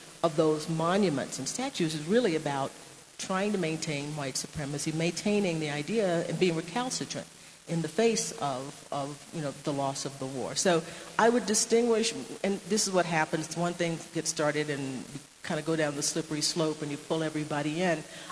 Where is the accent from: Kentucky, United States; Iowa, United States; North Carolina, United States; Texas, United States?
Texas, United States; I always thought, I grew up in Texas, that it was particularly insulting to have people honoring Confederates